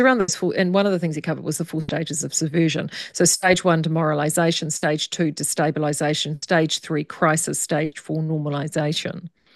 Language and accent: English; New Zealand; as a Kiwi in the United States